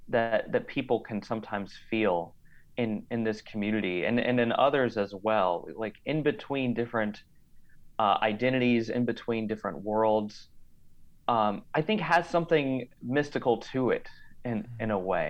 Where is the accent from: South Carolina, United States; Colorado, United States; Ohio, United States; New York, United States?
Colorado, United States; So I grew up in Colorado. There was a fairly significant Latina population there, as well as, you know, spent some time in New Mexico and so on.